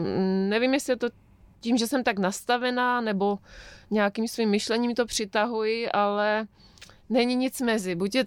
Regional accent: České Budějovice, South Bohemian Region, Czechia; born there; Byť jsem tedy rodačka z Českých Budějovic, tak se přiznám, že to město nevnímám jako svůj domov a ani jsem to tak asi od dětství necítila. Mým domovem je jedna malinká vesnička, kde žije asi 10 obyvatel a je to přesně na rozhraní Třeboňska

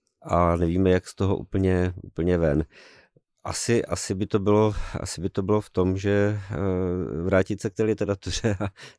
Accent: Ostrava, Moravian-Silesian Region, Czechia; To vám nebudu rozporovat jako Ostravák samozřejmě.

